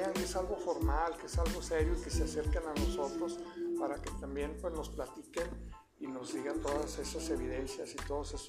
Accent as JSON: {"language": "Spanish", "region": "Durango", "country": "Mexico", "said": "Ah, sí, yo soy duranguense, sí."}